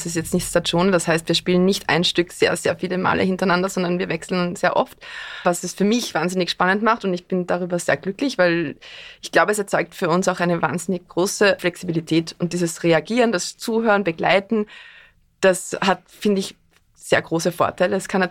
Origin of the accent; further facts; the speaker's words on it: Tulbing, Lower Austria, Austria; aber ich komme aus Tulbing und habe zwar auch in Wien studiert und dann auch in Köln